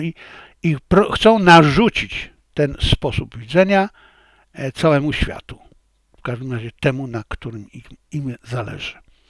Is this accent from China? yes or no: yes; China; znaczy ja jako Chińczyk, nie jako Polak. Ja jako Chińczyk mam tutaj tylko nadzieję